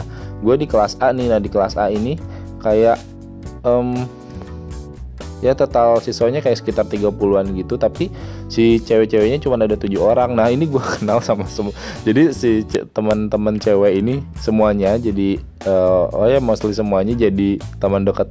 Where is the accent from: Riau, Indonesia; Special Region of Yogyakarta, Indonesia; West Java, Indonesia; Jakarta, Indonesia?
West Java, Indonesia; karena kita kan asalnya dari Sunda